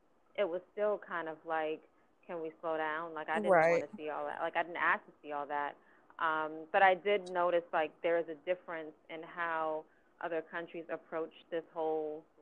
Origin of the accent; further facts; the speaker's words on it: United States; But I think just me being an American, but then me being a female and a Black American too